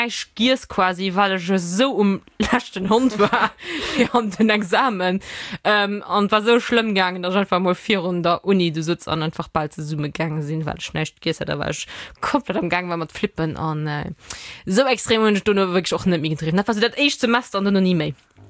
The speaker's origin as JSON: {"language": "German", "country": "United States", "said": "Ich bin eine Amerikanerin"}